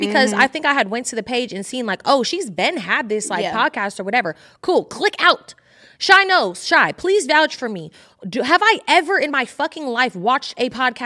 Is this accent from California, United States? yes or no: yes; California, United States; So obviously y'all know I'm from the Bay Area.